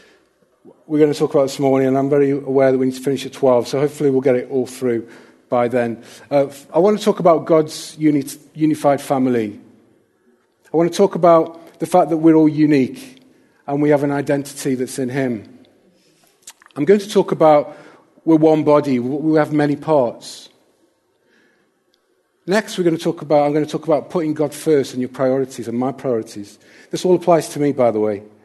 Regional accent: Stoke-on-Trent, West Midlands, United Kingdom; moved away as an adult; now in North East England; I was born and I grew up in Stoke-on-Trent in Staffordshire. And I moved up here to the northeast for work, working for the police actually at the time.

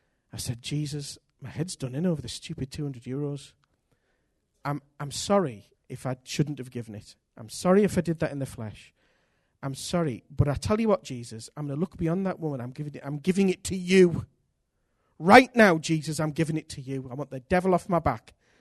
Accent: United Kingdom; I'm British. You know, it matters to me.

